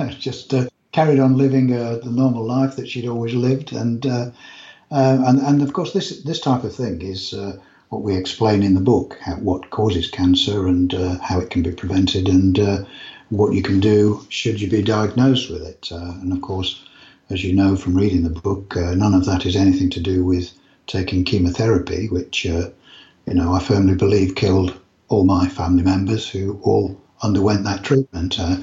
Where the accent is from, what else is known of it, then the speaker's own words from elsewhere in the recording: England, United Kingdom; Yes, we're English, and we're in the UK.